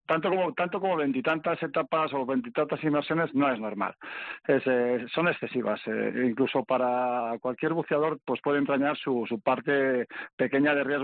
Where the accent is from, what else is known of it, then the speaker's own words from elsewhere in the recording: Bilbao, Basque Country, Spain; Como buen bilbaíno me planteé que tenía que volver a Santiago